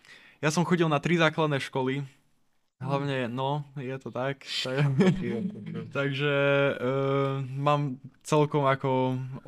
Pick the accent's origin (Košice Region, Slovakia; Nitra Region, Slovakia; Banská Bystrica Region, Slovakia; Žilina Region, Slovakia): Košice Region, Slovakia; Košice; accent: not a strong eastern Slovak accent; pochádzam z Košíc. Možno to nie je až tak počul, lebo Košice nie sú úplne na východe, takže ako nemám barz nejaký východňarský prízvuk, ale tá sem sa ako nájde také slovo, ktoré mi ujde. Ale čo by som o sebe povedal teda, mám 20 rokov